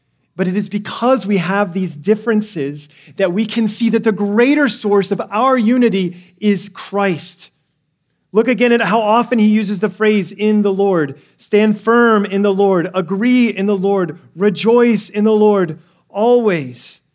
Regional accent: California, United States; And when I travel to these conferences, people say, so where are you from? And I don't know if you've ever faced this, but I say, I'm from California.

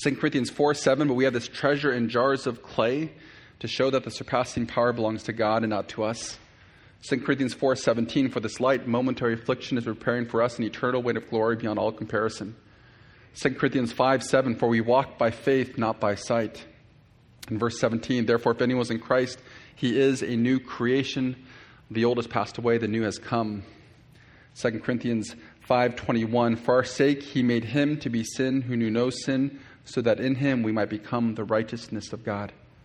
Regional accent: United States; accent: American; Last week, I had to follow Philip DeCourcy after the men's retreat with my normal American accent and all

